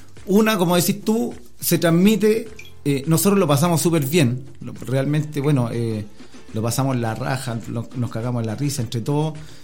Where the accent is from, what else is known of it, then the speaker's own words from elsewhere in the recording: Valparaíso, Chile; born there; Yo vivo en Quilpué, compadre. Soy nacido en Valparaíso, quilpuino de corazón, de acá de la zona, compadre.